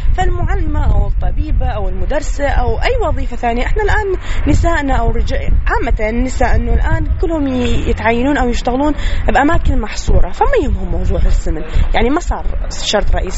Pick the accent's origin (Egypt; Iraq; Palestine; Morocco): Iraq; عندنا بالعراق